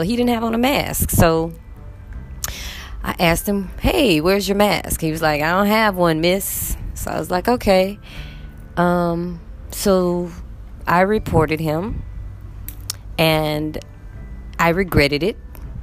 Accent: United States; I'm actually from America. I'm actually from the United States.

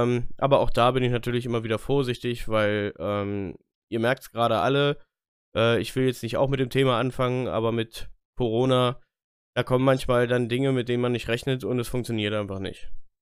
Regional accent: Göttingen, Lower Saxony, Germany; Ja, und ich aus Göttingen

